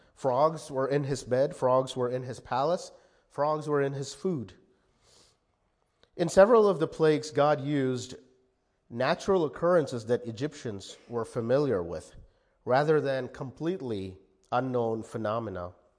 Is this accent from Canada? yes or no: no; India; Growing up in India as a young boy, my mom and dad lived in a house, a really nice house with a huge backyard.